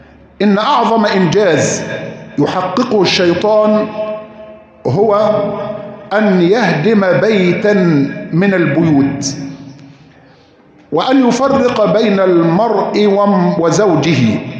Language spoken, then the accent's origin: Arabic; Egypt; بلدنا مصر